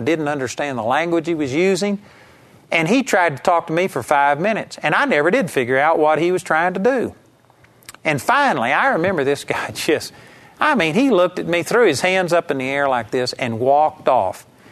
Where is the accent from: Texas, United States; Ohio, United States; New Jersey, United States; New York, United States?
Texas, United States; Arlington; I was raised in Arlington, Texas. I was a hick from Texas.